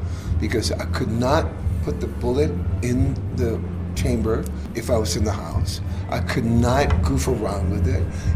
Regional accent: Tijuana, Baja California, Mexico; I grew up in Mexico.

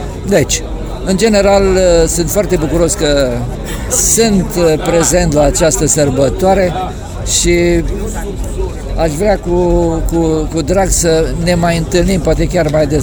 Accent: Hunedoara, Hunedoara County, Romania; acest centenar sărbătorit în orașul meu natal.

